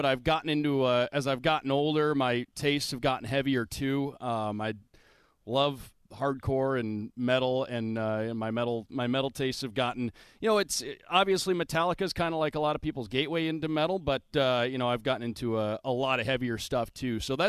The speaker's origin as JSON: {"language": "English", "town": "Detroit", "region": "Michigan", "country": "United States", "said": "And yes, I am a … fan. I'm from Detroit. They're from Detroit."}